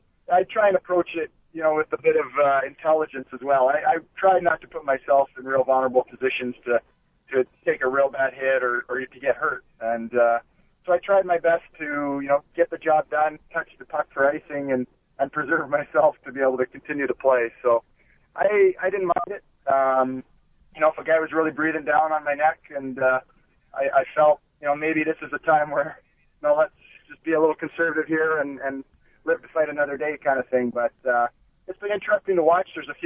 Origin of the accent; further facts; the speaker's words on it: Western Canada, Canada; growing up in Western Canada in the 80s, the Oilers were dominant